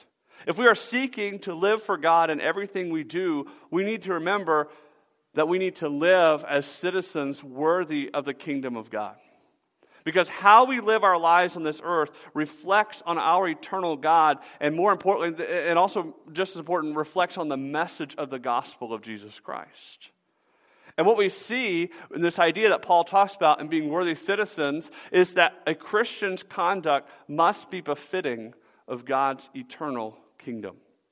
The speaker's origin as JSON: {"language": "English", "region": "the South", "country": "United States", "said": "Which, by the way, I'm from the South."}